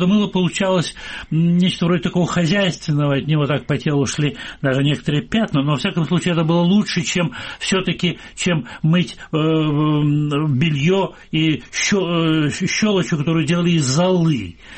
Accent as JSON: {"language": "Russian", "region": "North Kazakhstan Region", "country": "Kazakhstan", "tie": "born or raised there", "said": "Так я, кстати, родился в Казахстане, должен был родиться в Москве. Вот. И они осели в таком небольшом городке на границе Казахстана и Сибири."}